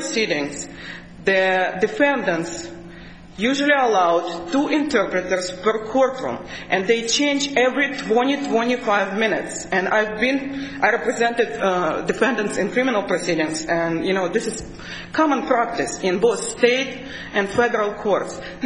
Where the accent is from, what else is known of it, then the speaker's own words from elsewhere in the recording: Ukraine; accent: Russian; I am from Russia. Actually, I'm from Ukraine. So I do myself speak several languages